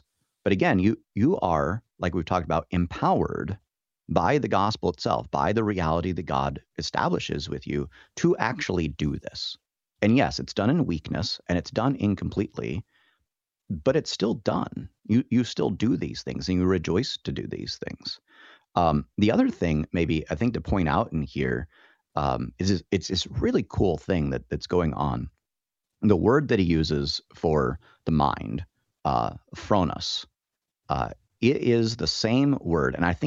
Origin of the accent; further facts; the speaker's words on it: New Mexico, United States; now in Midwest; So, you know, I'm not a Midwesterner by birth or anything. I'm from New Mexico originally. But having been in the Midwest for a while